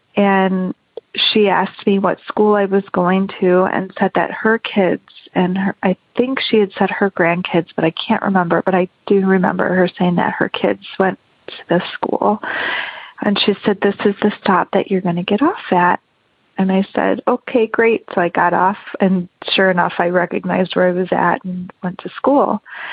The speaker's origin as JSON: {"language": "English", "town": "Chicago", "region": "Illinois", "country": "United States", "tie": "born or raised there", "said": "I wanted to tell a story about what happened to me when I was a young girl growing up in Chicago. So I lived in the city of Chicago"}